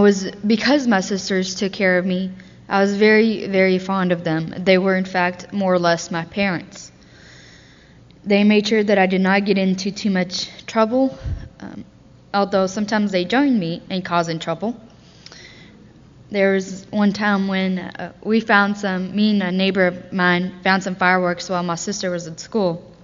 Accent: Bakhchysarai, Crimea, Ukraine; I am currently 18 years old. I was born in Bakhchisarai, Ukraine. I grew up with two alcoholic parents.

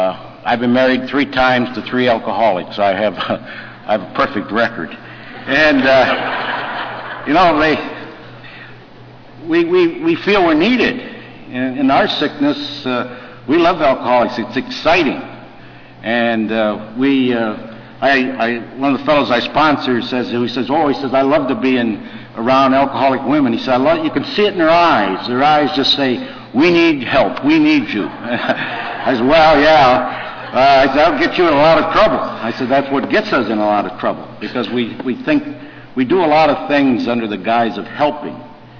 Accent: Michigan, United States; As John said, I grew up in Michigan and not that far from here. In southern Michigan, closer to Detroit.

